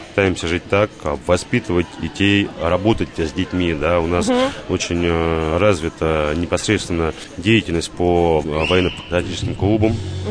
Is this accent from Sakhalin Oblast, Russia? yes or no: no; Azov, Rostov Oblast, Russia; я вот донской казак, да, я сам родом с Азова.